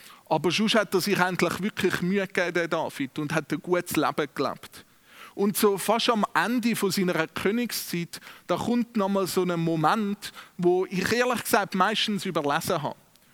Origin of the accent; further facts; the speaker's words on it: Switzerland; Ich glaube, es ist ein Thema, das uns als Schweizer extrem beschäftigt.